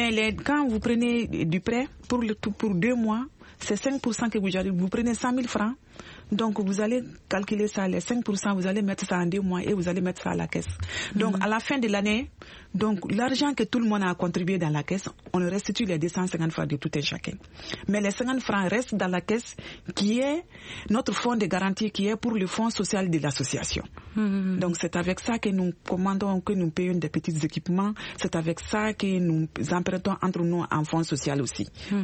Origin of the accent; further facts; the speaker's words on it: Mali; des chachets qui sont confectionnés chez nous au Mali